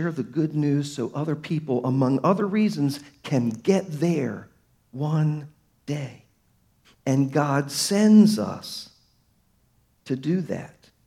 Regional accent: Baltimore, Maryland, United States; Hey, I'm from Baltimore, I can say that.

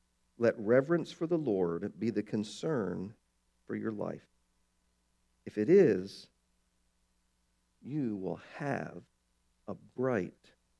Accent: Baltimore, Maryland, United States; I grew up in Baltimore where we had snow every winter.

